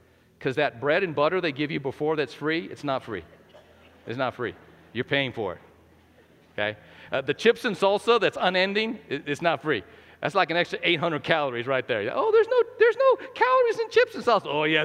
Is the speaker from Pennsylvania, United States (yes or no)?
no; New Mexico, United States; Man, I'm from New Mexico, the poor state, right? And I'm in New Mexico, and there's this like poverty mentality that already exists there.